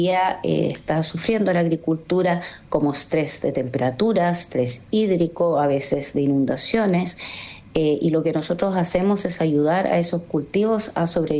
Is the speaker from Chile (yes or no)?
yes; Chile; y que nosotros como chilenos no nos damos cuenta que tenemos en nuestro país el alga más poderosa del mundo